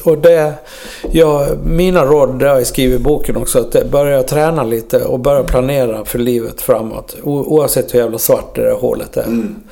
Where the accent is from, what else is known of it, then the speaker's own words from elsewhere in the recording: Dalarna County, Sweden; also born or lived in Gothenburg / Falun / Stockholm; som dalkarl så har man aldrig flyttat, man bara borta och jobbar på veckorna.